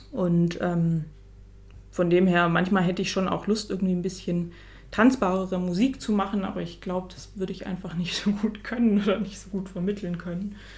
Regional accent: Reutlingen, Baden-Württemberg, Germany; now in Tübingen, Germany; Also ich komme ja aus Reutlingen, also ganz aus der Nähe und bin zum Studium damals nach Tübingen gegangen, weil ich nicht weiter weg wollte, hatte hier auch einen Freund. Und dann bin ich so ein bisschen ja, hier hängen geblieben.

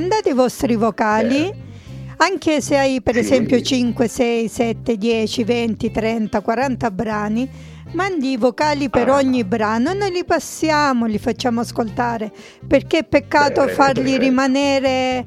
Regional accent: Apulia, Italy; now in Germany; Siamo anche del sud Italia, noi siamo pugliesi.

